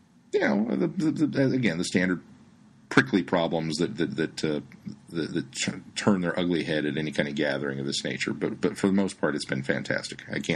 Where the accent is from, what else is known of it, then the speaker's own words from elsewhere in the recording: Topeka, Kansas, United States; You know, I'm from Topeka, so a block is small in Topeka.